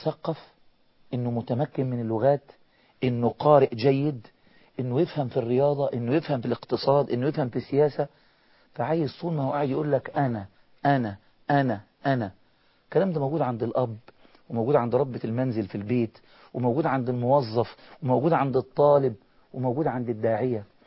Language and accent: Arabic; Egypt; انا فاكر عندنا في مصر